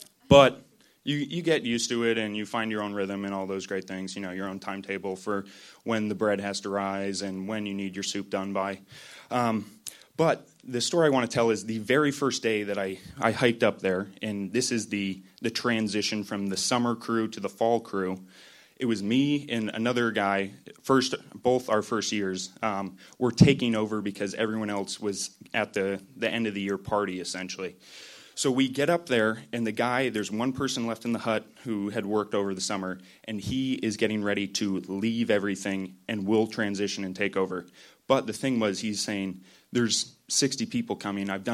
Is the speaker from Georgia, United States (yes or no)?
no; New Hampshire, United States; I was born and raised in New Hampshire.